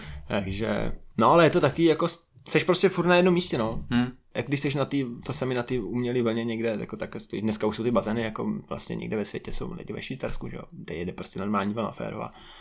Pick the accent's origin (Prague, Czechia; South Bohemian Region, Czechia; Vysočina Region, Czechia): South Bohemian Region, Czechia; Strakonice; also born or lived in Písek; Ale jsem strakonický, no, jako Písek moc, jako, nebo znám, ale jako nejsem tam vlastně skoro vůbec